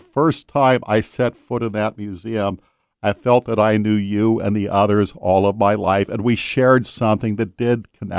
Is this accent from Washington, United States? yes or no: yes; Ballard, Washington, United States; oh, we're from Ballard. Ole Bartle was our neighbor. Everybody kind of knows everybody.